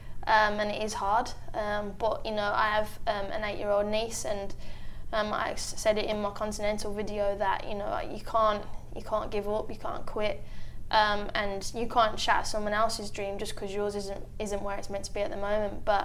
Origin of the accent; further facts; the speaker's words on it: Birmingham, West Midlands, United Kingdom; with Birmingham, my hometown, winning the FA Cup